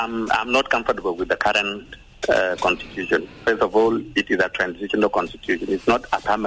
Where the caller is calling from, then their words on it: Rumbek, Lakes, South Sudan; I'm calling from Rumbek.